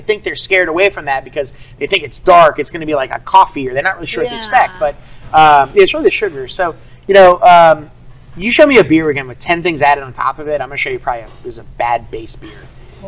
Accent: Feather Sound, Florida, United States; I grew up in Feather Sound and went to all school until high school in like South St. Pete.

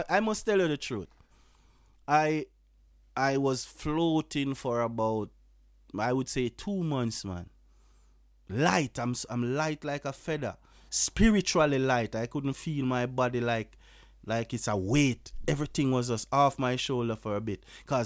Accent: Jamaica; So, because we know what, we are from Jamaica. We know what James Bond is.

